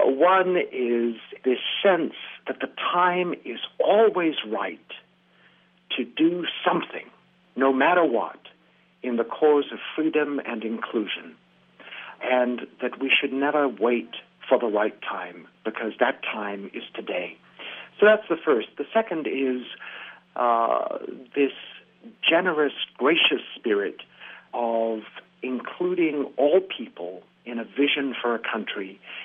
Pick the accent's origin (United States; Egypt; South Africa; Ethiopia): South Africa; Growing up in South Africa in the 60s and the 70s, it was a criminal offense to, bear an image of his in public, and all of his writings were banned.